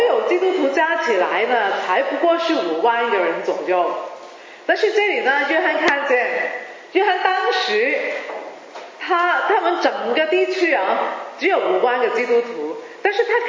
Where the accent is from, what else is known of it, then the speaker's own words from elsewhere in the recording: Hong Kong; first language Cantonese; Chinese is a second language; 我是香港长大的，所以我是广东人呢广东人讲普通话呢都是有点有点难听的，所以大家忍耐一下。